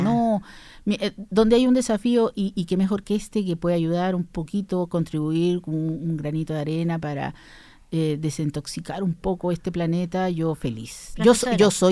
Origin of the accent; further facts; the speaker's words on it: Peru; como buena peruana, a nosotros nos crían desde chicas